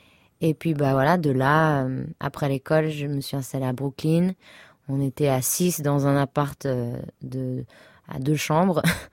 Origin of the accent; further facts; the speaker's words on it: Samois-sur-Seine, Île-de-France, France; also born or lived in New York, United States / New Orleans, United States; mon côté manouche parce que j'ai grandi à Samoa-sur-Seine